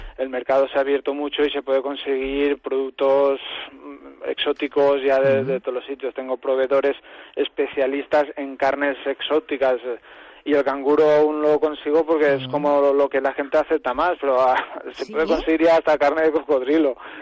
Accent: Valencian Community, Spain; yo defiendo de que yo soy valenciano

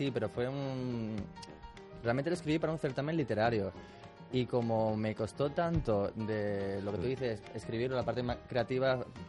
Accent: Málaga, Andalusia, Spain; now in Madrid, Spain; somos de Málaga, vivimos en Madrid

